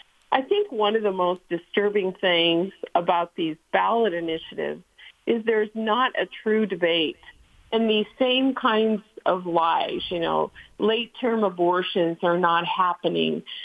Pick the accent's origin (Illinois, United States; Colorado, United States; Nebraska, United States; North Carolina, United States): Colorado, United States; That's what's on the ballot in your home state of Colorado and my home state.